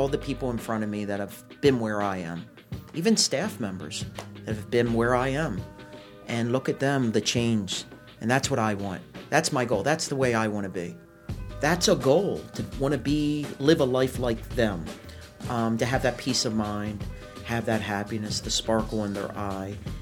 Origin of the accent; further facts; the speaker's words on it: Catonsville, Maryland, United States; In Catonsville, Maryland, right outside of Baltimore City.